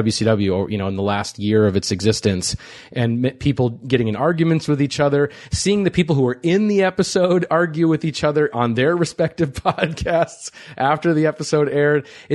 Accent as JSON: {"language": "English", "town": "Minneapolis", "region": "Minnesota", "country": "United States", "tie": "born or raised there", "said": "I grew up in Minneapolis, Minnesota. Nitro would come through quite regularly, so I would go to all the Nitros."}